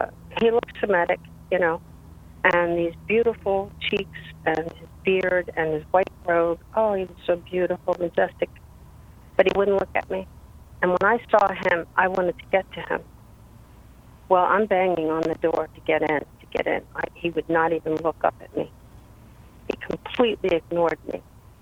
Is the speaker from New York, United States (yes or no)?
yes; New York, United States; And I'm originally from Long Island, and the commuter train, the LI, Long Island commuter train, they were playing chicken.